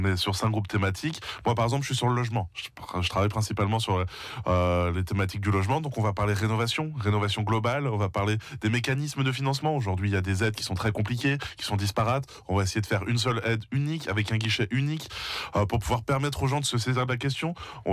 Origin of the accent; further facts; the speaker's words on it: Normandy, France; Et moi, je suis normand, donc je vais essayer de représenter la Normandie.